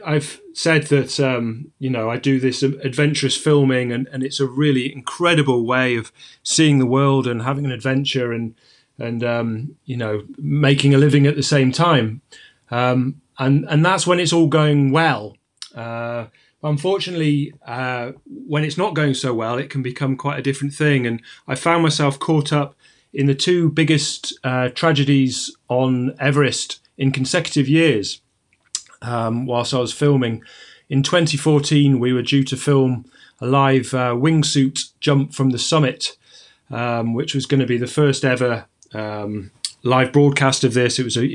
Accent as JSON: {"language": "English", "town": "Sheffield", "region": "Yorkshire and the Humber", "country": "United Kingdom", "moved": "as an adult", "lives_now": "Scotland, United Kingdom", "said": "Well, from Sheffield, I learned to climb in the Peak District and moved up to Scotland, to the Highlands where I live now, about almost 20 years ago"}